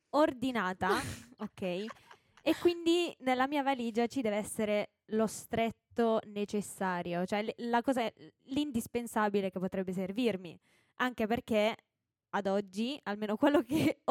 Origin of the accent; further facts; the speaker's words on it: Bisceglie, Apulia, Italy; vengo da Biceglie in Puglia, che è vicino Bari.